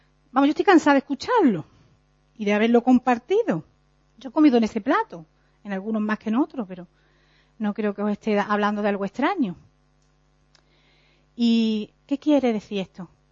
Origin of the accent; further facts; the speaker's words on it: Benalmádena, Andalusia, Spain; Yo soy de Benalmádena Pueblo y allí se repiten mucho las cosas.